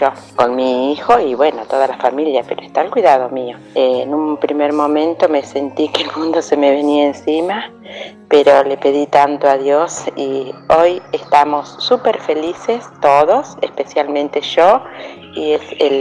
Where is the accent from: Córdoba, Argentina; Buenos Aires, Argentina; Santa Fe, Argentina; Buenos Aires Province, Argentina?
Santa Fe, Argentina; Venado Tuerto; de Venado Tuerto.